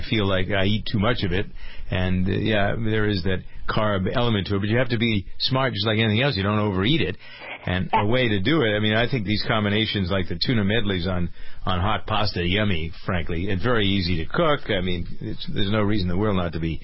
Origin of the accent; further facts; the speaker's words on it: New England, United States; I remember the ads, I'm from New England, I remember the ads for Wednesday being Prince Spaghetti Day.